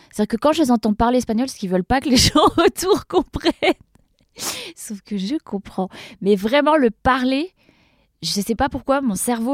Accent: Brittany, France; Je viens de Bretagne.

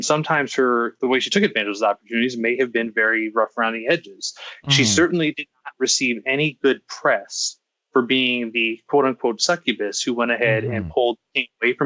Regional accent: United States; I'm an American.

